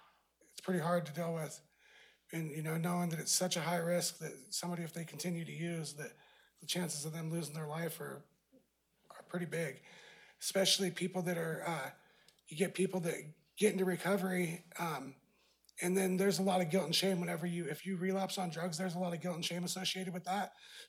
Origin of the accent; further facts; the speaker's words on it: Siletz, Oregon, United States; I grew up in Siletz my whole life.